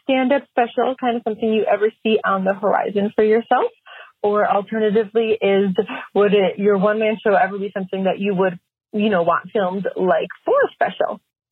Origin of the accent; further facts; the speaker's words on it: Wisconsin, United States; I'm from Wisconsin.